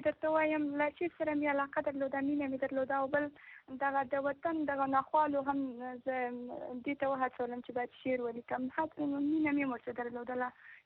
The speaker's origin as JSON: {"language": "Pashto", "region": "Maidan Wardak", "country": "Afghanistan", "lives_now": "Kabul, Afghanistan", "said": "زه خپل د میدان ورته کولایت اوسیدم کوم، اوس مهال په کابل کې ژوند کوم"}